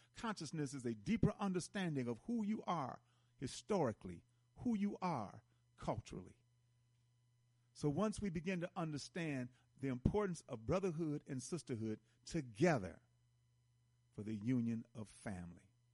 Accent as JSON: {"language": "English", "town": "Milwaukee", "region": "Wisconsin", "country": "United States", "said": "somebody posted Milwaukee's, I'm from Milwaukee, and he posted Milwaukee's presentation yesterday evening"}